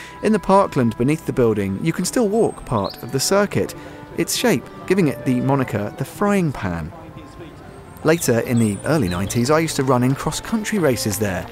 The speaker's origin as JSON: {"language": "English", "town": "Muswell Hill", "region": "London", "country": "United Kingdom", "tie": "born or raised there", "said": "I grew up in Muswell Hill."}